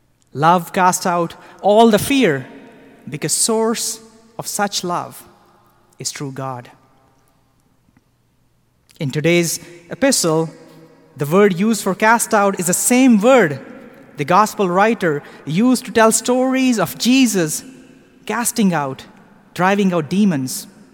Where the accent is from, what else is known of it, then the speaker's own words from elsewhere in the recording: Lahore, Punjab, Pakistan; My friend just told her that I was from Lahore, which is quite a big city in Pakistan.